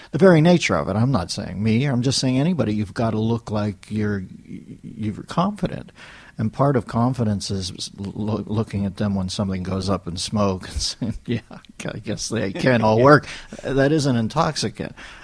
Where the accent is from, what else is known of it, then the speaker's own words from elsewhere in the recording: Pittsburgh, Pennsylvania, United States; I grew up in Pittsburgh, and the late night guy was a guy named Chili Billy Cardilli, Bill Cardill.